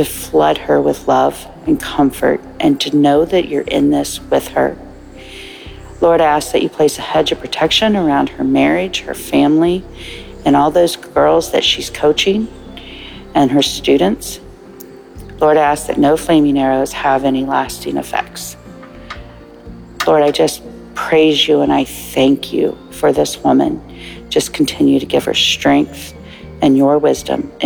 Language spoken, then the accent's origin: English; Kentucky, United States; Good morning. … from Kentucky